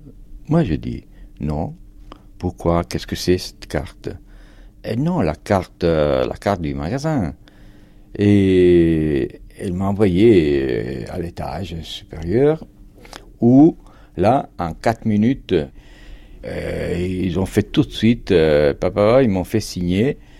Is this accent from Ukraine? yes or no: no; Italy; born there; Je suis né en Italie, en fait.